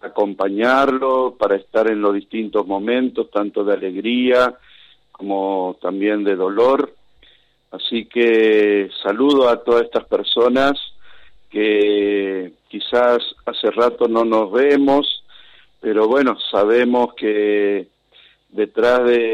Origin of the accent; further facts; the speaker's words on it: Virasoro, Corrientes, Argentina; Pero en este caso, por el avance del progreso y el crecimiento que Virasoro tuvo, está muy lejos de aquel Virasoro de mi infancia, ¿no?